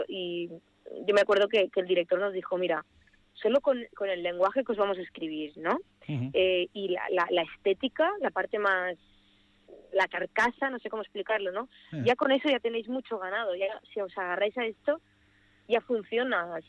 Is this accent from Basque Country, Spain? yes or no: no; Catalonia, Spain; yo en mi caso, yo soy del Delta del Ebro, de un pueblecito pequeñito